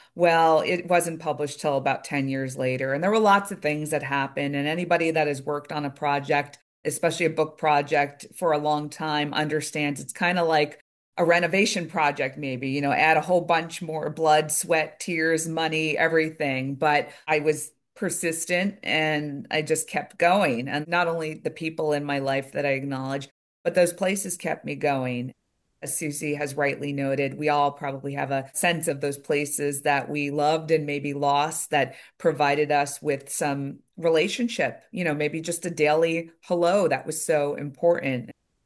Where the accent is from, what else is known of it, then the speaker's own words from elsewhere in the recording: New York City, New York, United States; I actually hated growing up in the city in New York City when I was growing up in the 80s and 90s.